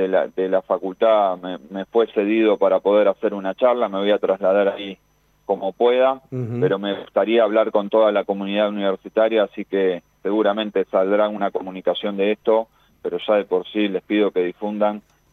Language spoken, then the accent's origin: Spanish; Argentina; Por eso fui, porque soy argentino, porque tengo derechos constitucionales